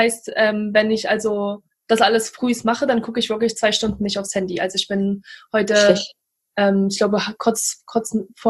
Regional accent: Naumburg, Saxony-Anhalt, Germany; moved away as an adult; also ich bin natürlich in Naumburg aufgewachsen, in einer kleinen Stadt in Sachsen-Anhalt mit dir zusammen und unserer Familie zusammen, und bin dann mit 18 oder 19, ich weiß gar nicht mehr ganz genau, bin ich das erste Mal nach England gegangen

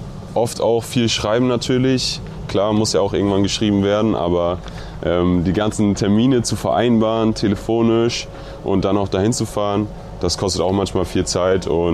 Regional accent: Diepholz, Lower Saxony, Germany; Zu Hause, ich komme ursprünglich aus Diepholz, sagt vielleicht manchen was.

